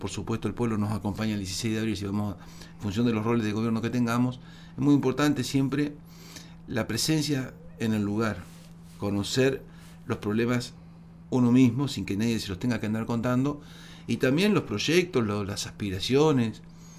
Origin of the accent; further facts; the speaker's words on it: Viedma, Río Negro, Argentina; born there; Yo soy nacido en Viedma